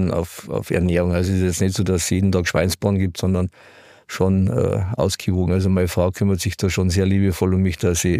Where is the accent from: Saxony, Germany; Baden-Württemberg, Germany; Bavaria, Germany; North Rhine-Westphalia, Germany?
Bavaria, Germany; Munich; Ich bin aufgewachsen in Obergiesing